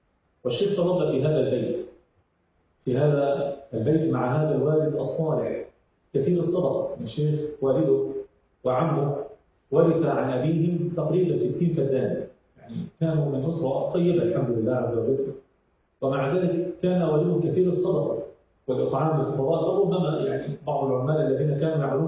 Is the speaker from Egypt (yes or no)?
yes; Egypt; كما نقول عندنا هنا، هو عندنا في مصر الإعدادية